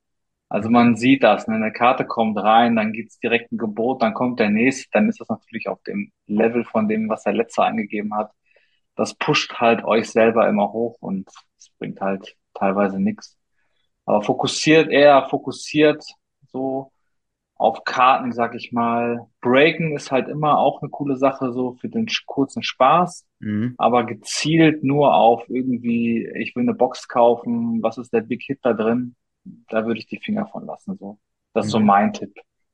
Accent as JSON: {"language": "German", "town": "Leverkusen", "region": "North Rhine-Westphalia", "country": "Germany", "tie": "born there", "said": "Ich bin ja gebürtig aus Leverkusen."}